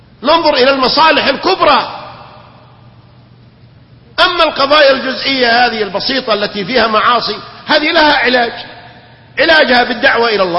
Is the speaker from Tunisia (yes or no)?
no; Saudi Arabia; ما عندنا في المملكة العربية السعودية قبر واحد يطاف به أو يعبد من دون الله.